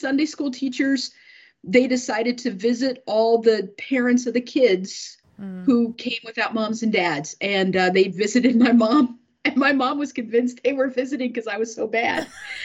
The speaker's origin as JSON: {"language": "English", "town": "Sioux Falls", "region": "South Dakota", "country": "United States", "tie": "born or raised there", "said": "I grew up in Sioux Falls, South Dakota, in the Corps there."}